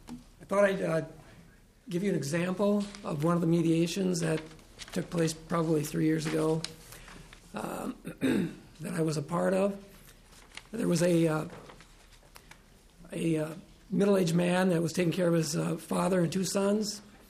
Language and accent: English; Rochester, Minnesota, United States; I'm from Rochester, Minnesota.